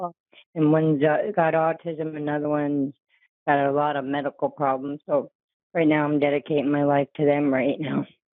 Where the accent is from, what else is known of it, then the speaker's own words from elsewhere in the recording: New York, United States; now in Yankton, United States; I'm originally from New York, but been living here the last 28 years.